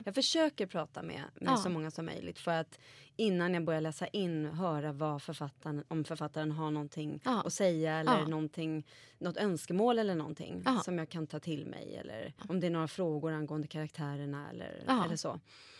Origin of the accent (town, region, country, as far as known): Madrid, Community of Madrid, Spain; born or raised there; also born or lived in Bogotá, Colombia